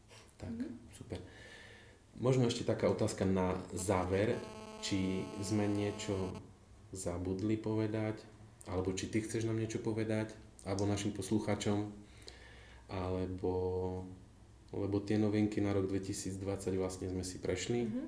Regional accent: Poprad, Prešov Region, Slovakia; ja som z Popradu.

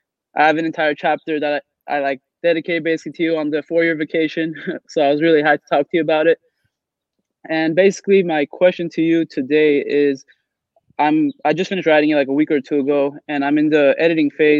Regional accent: Los Angeles, California, United States; I'm from Los Angeles.

